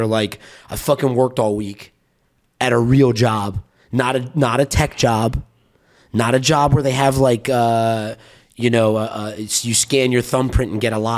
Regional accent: Silver Spring, Maryland, United States; Look, I grew up in Silver Spring, Maryland, between DC and Baltimore.

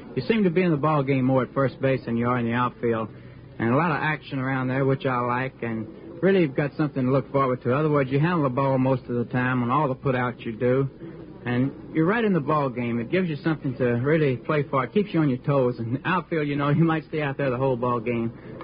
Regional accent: Coushatta, Louisiana, United States; from a very small town, Coushatta, Louisiana. In 1944, when I finished high school, the population of my hometown was not over 500 people, and there were only five boys in my graduating class.

